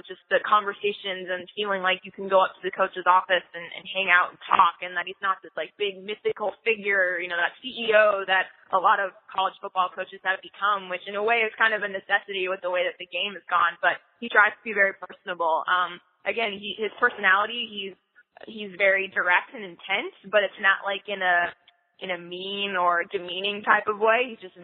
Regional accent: Phoenix, Arizona, United States; I grew up in Phoenix, so I you know, I've been an In-N-Out fan my whole life

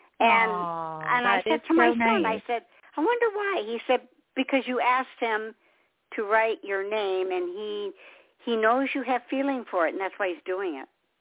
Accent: Detroit, Michigan, United States; now in South Carolina, United States; But I was originally from Detroit. You know, Motown. I was from Detroit. Mm-hmm. That's where I was born and raised, and went to beauty school there

